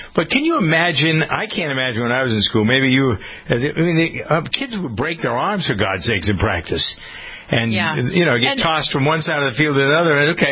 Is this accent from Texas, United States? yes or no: no; Framingham, Massachusetts, United States; So schools have started here today in Framingham, my hometown.